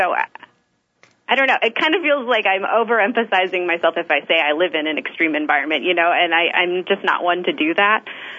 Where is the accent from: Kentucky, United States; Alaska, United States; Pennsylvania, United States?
Alaska, United States; Barrow; now in Anchorage, United States; I grew up in Barrow, and my family still lives in Barrow, and I still go back. You know, pretty frequently, but right now I'm living in Anchorage, living and working in Anchorage, which is some like 600 miles south of Barrow now.